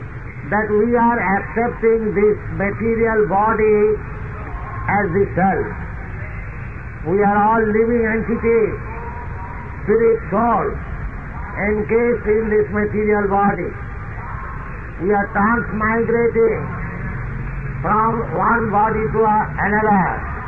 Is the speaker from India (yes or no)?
yes; India; born there; I am born in India, so I am thinking I am Indian.